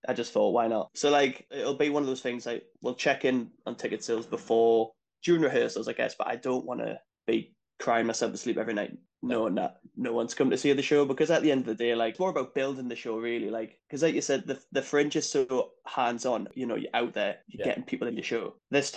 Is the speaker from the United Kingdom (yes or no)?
yes; High Heaton, North East England, United Kingdom; I'm from Heaton or High Heaton, if anyone's going to fact check that.